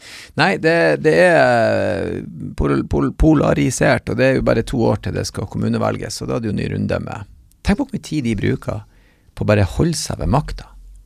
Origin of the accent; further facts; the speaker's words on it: Nordland, Norway; vi er jo nordlendinger. Så når vi er her nede, så er vi nordlendinger. Men når vi er hjemme, Meløy